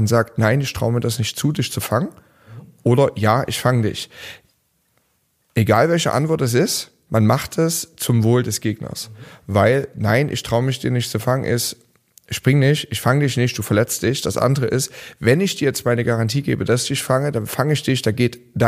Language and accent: German; Dresden, Saxony, Germany; now in Berlin, Germany; Ich bin damals 2006 nach Berlin gekommen zum Training, weil ich professionelles Wrestling-Training gesucht hatte. Ich komme aus Dresden, gab es damals nicht.